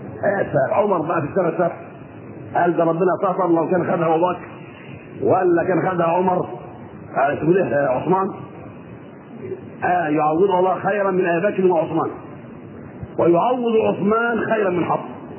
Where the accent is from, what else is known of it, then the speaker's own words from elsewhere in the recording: Egypt; السيدة نفيسة اللي مدفونة عندنا في مصر هنا